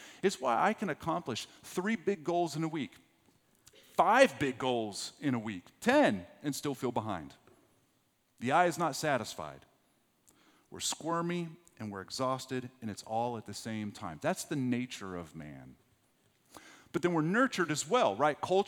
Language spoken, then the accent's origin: English; Texas, United States; I didn't even know what Ash Wednesday, I'm from West Texas. I didn't even know what Ash Wednesday was.